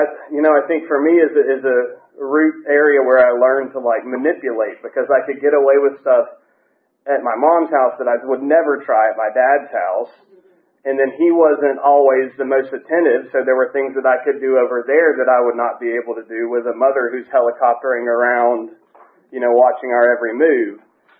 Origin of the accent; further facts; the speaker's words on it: Gainesville, United States; And, you know, we're from Gainesville, the big group of us back there.